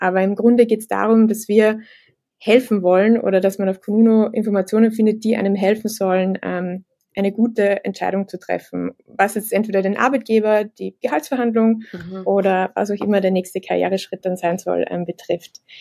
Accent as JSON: {"language": "German", "region": "Vienna", "country": "Austria", "said": "Ich bin seit über 3 Jahren bei Kununu mittlerweile. Mhm. Ich bin in Wien, wie man es eventuell an meinem Akzent hören kann. Genau, lebe in Wien, arbeite in Wien hier bei Kununu"}